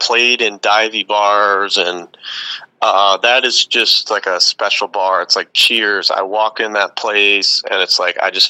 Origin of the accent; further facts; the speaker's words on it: Philadelphia, Pennsylvania, United States; And I'm from Philadelphia. I'm from Philly where it's sort of the same deal. Yep. Everybody where I live in South Philly is nuts, but good crazy.